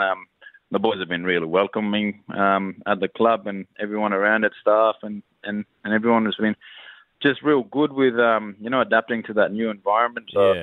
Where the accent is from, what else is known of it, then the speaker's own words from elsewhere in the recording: Halls Creek, Western Australia, Australia; so I was born and raised in Halls Creek, just a little town in the Kimberley region.